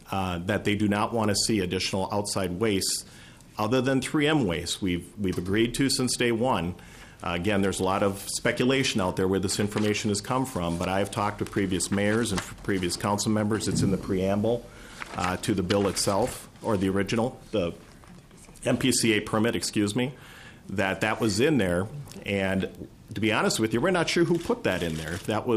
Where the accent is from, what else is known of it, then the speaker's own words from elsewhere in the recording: Cottage Grove, United States; I've actually born and raised in Cottage Grove. My family lives there. My wife's parents still live there.